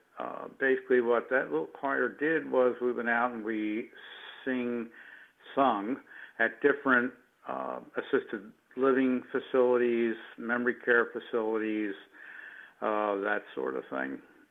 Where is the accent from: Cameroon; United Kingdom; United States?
United States; Philadelphia, Pennsylvania; moved away as an adult; I am from the from Northeast, from the Philadelphia area, but I only lived there about 21 years of my life, and moved away.